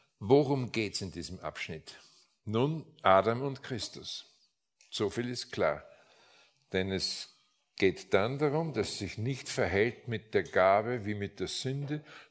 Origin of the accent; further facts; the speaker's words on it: Linz, Upper Austria, Austria; ich komme aus Linz, Linz an der Donau. Das war eine Stadt, die hat jahrzehntelang mieseste Umweltwerte gehabt.